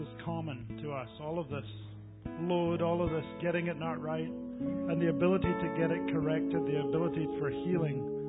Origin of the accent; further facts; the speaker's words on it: Scotland, United Kingdom; being Scottish, here's what accountability looks like to me. I love accountability as a Scottish person.